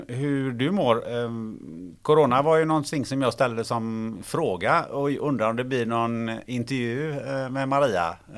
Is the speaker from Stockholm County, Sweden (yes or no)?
no; Gothenburg, Västra Götaland County, Sweden; jag är ju från Göteborg